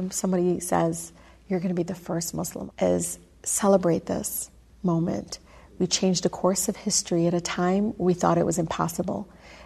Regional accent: Detroit, Michigan, United States; English is a second language; I'm the girl from Southwest Detroit that didn't speak English when I started school. You know, I was my mother's translator until I was probably 12 years old

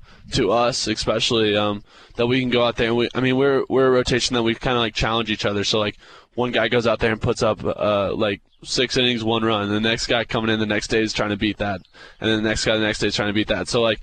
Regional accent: Atlanta, Georgia, United States; I grew up in Atlanta and grew up, you know, yep. The early 2000s

